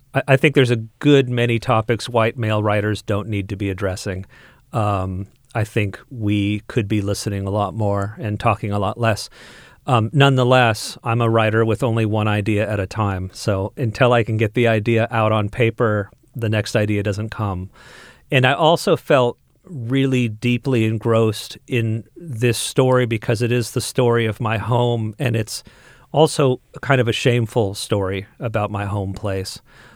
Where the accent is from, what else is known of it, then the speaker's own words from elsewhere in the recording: Auburn, California, United States; Yeah. Auburn's my hometown. That side of Placer County is definitely where my roots are and where I still live.